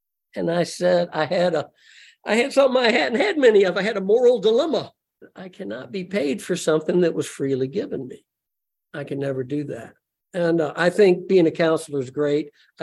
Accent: Vicksburg, Mississippi, United States; Now, I am a redneck from Vicksburg, Mississippi.

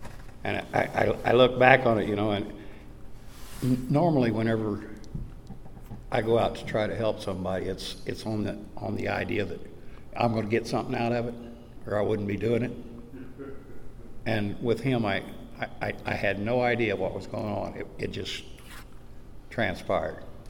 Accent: Monahans, Texas, United States; but I couldn't find this meeting in my hometown. And finally, I went to Kermit and talked to the chairperson. I said, "Where in the hell is the meeting in Monahans?"

